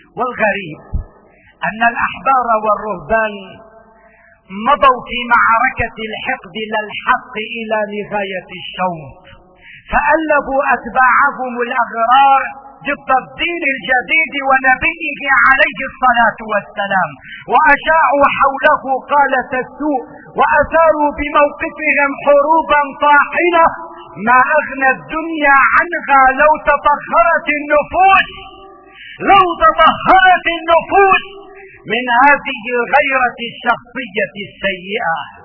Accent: Syria; إن من أعظم نعم الله علينا يا سادة نحن كسوريين

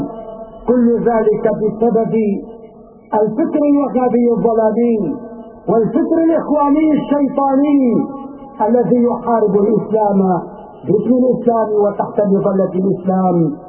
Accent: Syria; نحن سوريون

